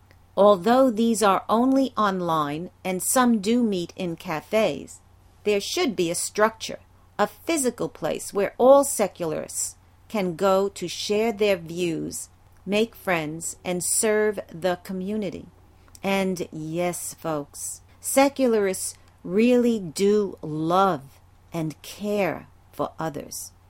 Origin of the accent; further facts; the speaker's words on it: Brooklyn, New York, United States; moved away as an adult; I was raised and lived in Brooklyn, New York until I was 56 years old.